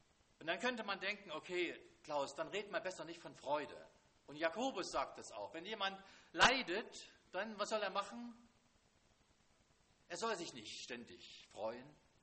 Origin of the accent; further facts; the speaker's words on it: Jena, Thuringia, Germany; ich bin in Jena groß geworden. Jena liegt an der Saale